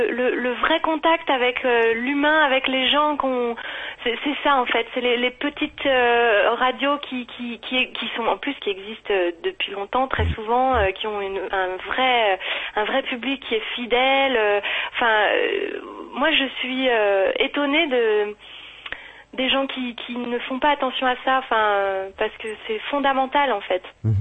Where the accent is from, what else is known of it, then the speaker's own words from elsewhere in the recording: Vienne, Auvergne-Rhône-Alpes, France; born there; also born or lived in Lyon; now in Brittany, France; Ah je suis née à Vienne, à l'hôpital Lucien Hussel, il n'y a rien de... je revendique plutôt ça, voilà, après j'ai beaucoup vécu à Lyon surtout, et puis là je suis partie m'expatrier